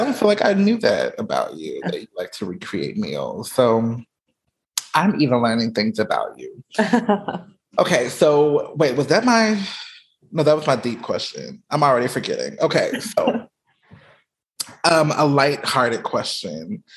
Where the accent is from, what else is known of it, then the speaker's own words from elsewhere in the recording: Atlanta, Georgia, United States; That should send a message that I am ratchet and from Atlanta.